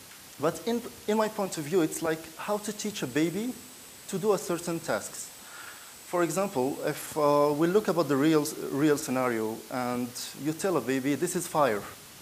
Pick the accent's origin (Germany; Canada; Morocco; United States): Morocco; I'm from Morocco, coming from Morocco. I'm very excited to be here with you in Kenya.